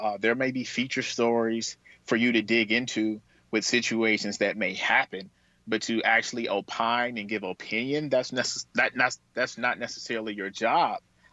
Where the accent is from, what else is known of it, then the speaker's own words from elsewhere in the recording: Saginaw, Michigan, United States; And I'm from Saginaw, and Flint, Michigan is down the street.